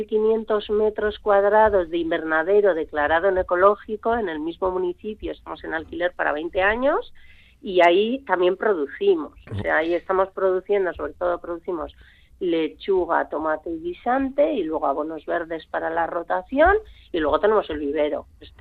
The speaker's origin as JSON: {"language": "Spanish", "town": "Bilbao", "region": "Basque Country", "country": "Spain", "said": "soy de Bilbao, pero toda mi infancia y toda la vida con mis padres, que son de Encartaciones los dos, uh-huh, pues siempre, todos los fines de semana, puentes, vacaciones, yo no sé lo que es ir de vacaciones al Mediterráneo. Siempre al pueblo"}